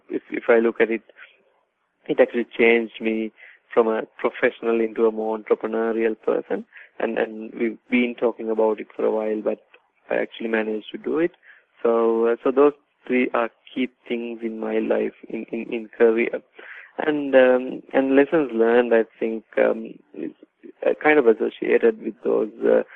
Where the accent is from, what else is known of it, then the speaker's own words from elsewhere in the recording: Sri Lanka; moved away as an adult; now in Australia; I started my career from my home country, Sri Lanka, but I then traveled to our client locations in the US and the UK, and I also later migrated to Australia.